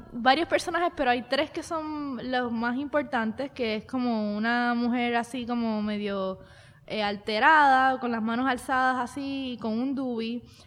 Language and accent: Spanish; Puerto Rico; Yo soy blanca y boricua